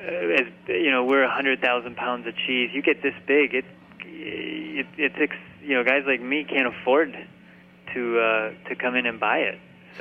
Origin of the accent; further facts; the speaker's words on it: United States; You know, just as an American, you want to go do something new.